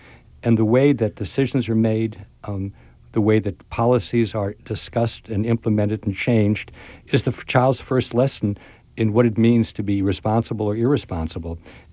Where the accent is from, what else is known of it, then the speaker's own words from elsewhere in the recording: Massachusetts, United States; I have to say, I come from Massachusetts, and I think we have one of the better systems.